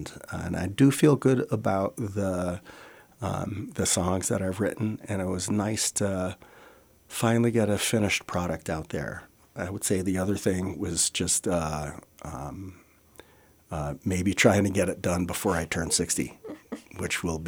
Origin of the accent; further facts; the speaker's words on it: New Hampshire, United States; moved away as an adult; now in Carbondale, United States; I grew up in New Hampshire, but I moved to Colorado for graduate school back in 91, and Colorado's been home since then.